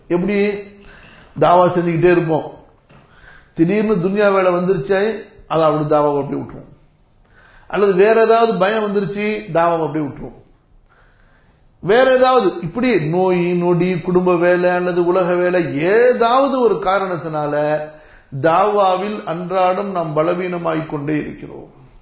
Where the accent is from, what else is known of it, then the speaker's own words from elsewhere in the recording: Tamil Nadu, India; born there; ஏதோ அல்லாஹு தாலாவுடைய அருள்ல தமிழ்நாட்டில் பிறந்தோம், கொஞ்சம் தப்பிச்சுக்கிட்டு இருக்கிறோம்.